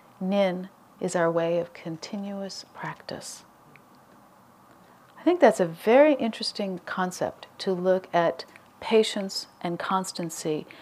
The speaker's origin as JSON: {"language": "English", "town": "Arcata", "region": "California", "country": "United States", "said": "And my husband and I come from Humboldt County, from Arcata, which is a pretty progressive, liberal community."}